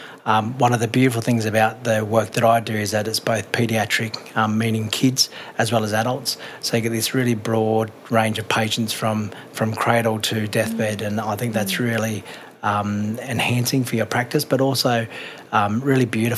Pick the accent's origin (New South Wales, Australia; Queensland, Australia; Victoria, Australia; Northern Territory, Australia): New South Wales, Australia; Shoal Bay; I'm a Warramai man, a proud Warramai man, and I grew up in Shoal Bay.